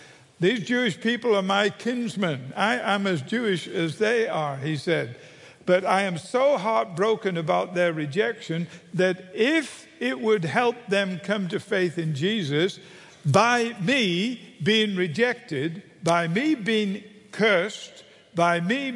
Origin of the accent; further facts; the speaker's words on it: England, United Kingdom; When I was a kid growing up in England